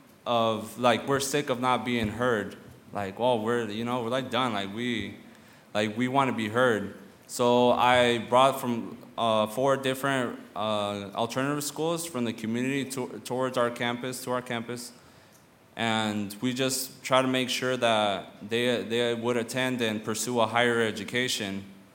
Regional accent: San Jacinto, California, United States; also born or lived in Riverside; I was born in Riverside, and I grew up in the small city of San Jacinto.

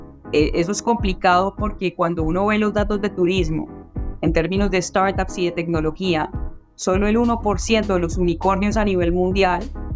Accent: Colombia; accent: Colombian; es un honor para mí como colombiana, como latinoamericana, estar hablando en nuestro idioma, en español

